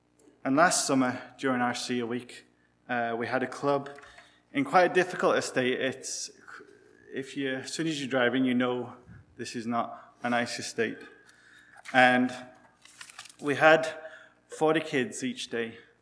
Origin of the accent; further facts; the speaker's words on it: England, United Kingdom; now in Ireland; with my wife Adele, we work in County Cork. I'm not from Cork, I'm from England, but I'm definitely feeling more Irish than I used to.